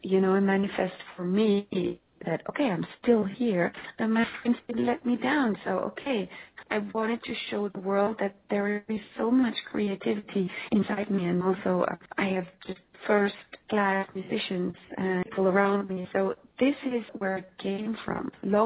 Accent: Stavanger, Rogaland, Norway; exactly the place where I grew up, Stavanger, Norway. So, you know, my childhood and my, you know, the fact that I grew up in Norway and lived there for 20 years

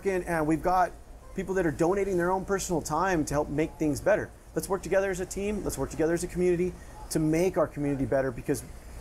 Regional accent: United States; Ryan and I grew up in the States

